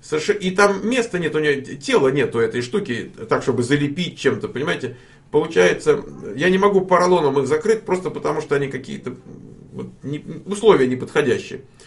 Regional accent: Moscow, Russia; я из Москвы, понимаете, я ни сыростью, ни снегом, там, ни слякотью, ничем таким меня, знаете, не напугать.

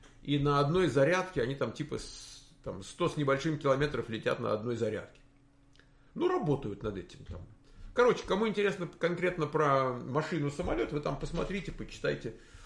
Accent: Moscow, Russia; born there; По факту того, что я родился в Москве.

